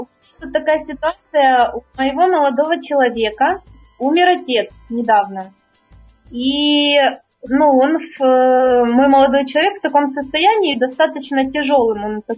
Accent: Kyiv, Ukraine; Я из Киева.

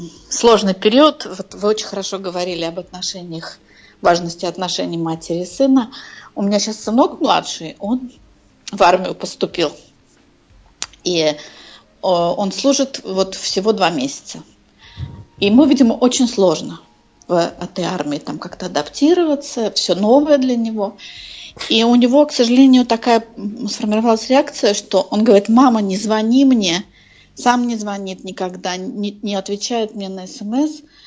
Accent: Moscow Oblast, Russia; я из Подмосковья.

